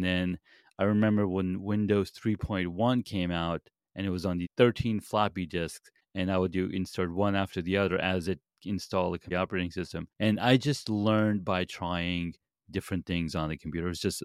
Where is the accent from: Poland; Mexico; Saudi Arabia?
Saudi Arabia; And then growing up in Saudi Arabia, we only had two television channels.